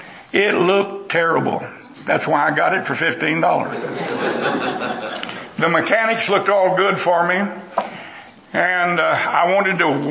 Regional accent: Texas, United States; And like I said, I was from Texas, and I was hunting on my own dad's farm all my life.

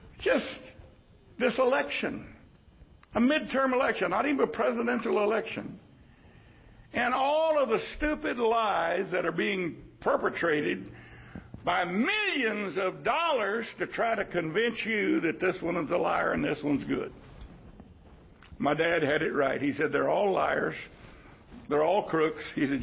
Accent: United States; I'm an American through and through.

